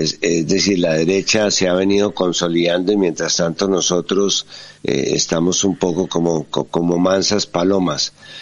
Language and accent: Spanish; Colombia; se los digo como colombiano que durante 50 años ha vivido y ha sufrido el conflicto